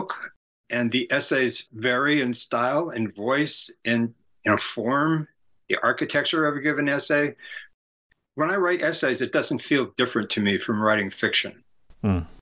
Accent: San Francisco, California, United States; my orientation is very much because of where I grew up in San Francisco area in the late 60s.

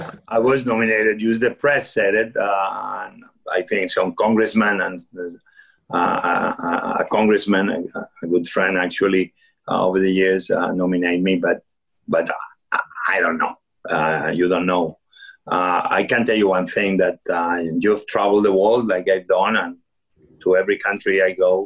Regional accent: Spain; So my life was like any other boy growing up in Spain, middle class. My mom, my dad, they were nurses.

